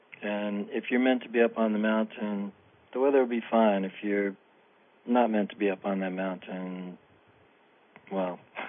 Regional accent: Ohio, United States; My own experience with that was a dream that I had when I was in Ohio. I grew up in Ohio when I was 13.

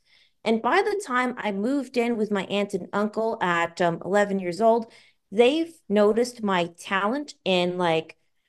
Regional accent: Sherman Oaks, California, United States; born there; So of course I was born in Sherman Oaks, California, of January 9th, 1995.

